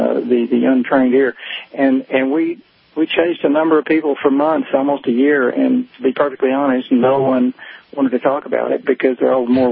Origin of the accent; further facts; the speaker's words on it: Texas, United States; also born or lived in California; Well, we're from Texas originally